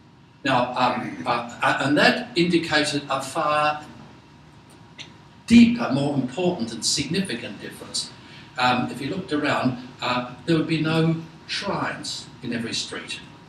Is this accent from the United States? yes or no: no; Australia; I'm Australian, you're American